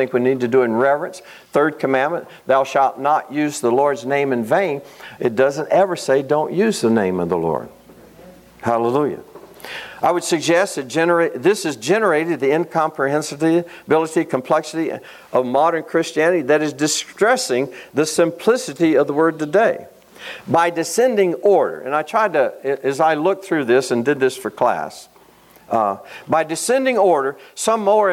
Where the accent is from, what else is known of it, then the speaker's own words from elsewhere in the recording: Louisiana, United States; I'm from Louisiana. I can't even say statistics.